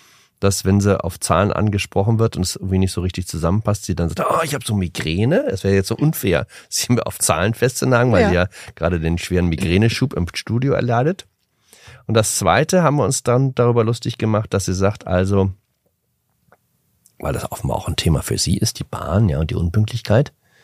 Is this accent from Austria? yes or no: no; Northern Germany, Germany; weil ja als Norddeutscher ich auch schnell dann dazu neige, die Silben zu verschlucken